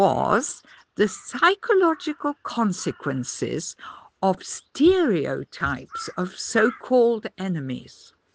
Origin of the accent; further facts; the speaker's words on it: Ilmenau, Thuringia, Germany; In my hometown of Ilmenau, as in the whole of the GDR, things were becoming more and more explosive with every day that came.